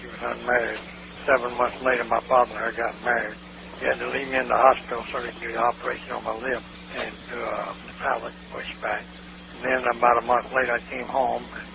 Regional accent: Columbia, South Carolina, United States; born there; I was born in Charity Ward from an unwed mother in Columbia, South Carolina.

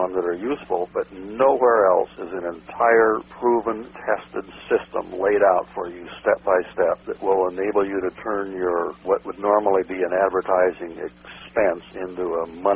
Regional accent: Park Ridge, Illinois, United States; also born or lived in Evanston; I was born in Evanston, Illinois, suburb of Chicago. Grew up along the North Shore and then from around the sixth grade on in Park Ridge, a northwest suburb.

